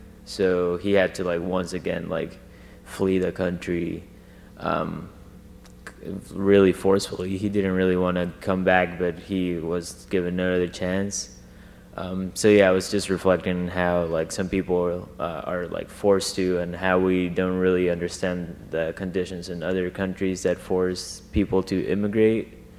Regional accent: Honduras; And I am from Honduras, and I got to talk to somebody that was also from Honduras.

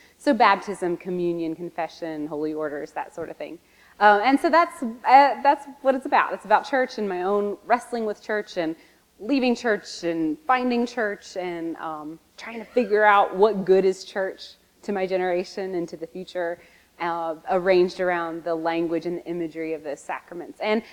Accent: the South, United States; growing up in the Bible Belt and having questions and doubts around a lot of what I was taught there in that culture

